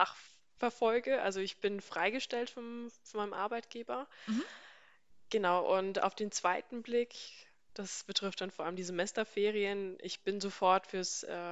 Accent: Bavaria, Germany; Als gebürtig komme ich aus dem Raum Erlangen-Nürnberg, habe dort auch mein allgemeines Abi gemacht. Und ja, dann ging es aus familiären Gründen einfach nach Aschaffenburg, habe dort in der Nähe meine Ausbildung gemacht

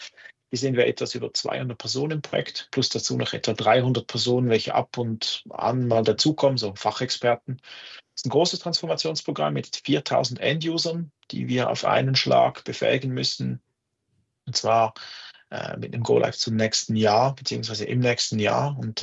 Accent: Zurich, Switzerland; wie man wahrscheinlich hört, ich bin aus der Schweiz, bin in Zürich zu Hause

